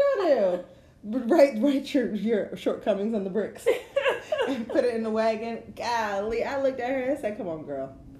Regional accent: New England, United States; Listen, I'm from New England. I still don't eat that mess.

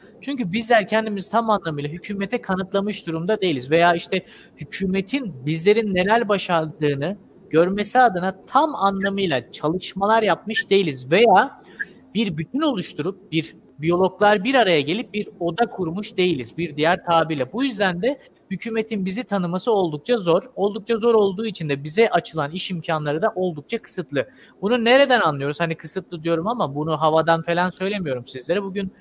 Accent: Zonguldak, Turkey; born there; Ben 97 doğumluyum. Zonguldak'ta doğdum. Annem babam Karadeniz'de, Artvin'de.

